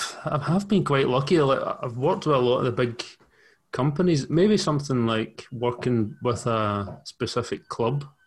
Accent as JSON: {"language": "English", "town": "Glasgow", "region": "Scotland", "country": "United Kingdom", "tie": "born or raised there", "said": "Yep. Played for Celtic youth when I was young."}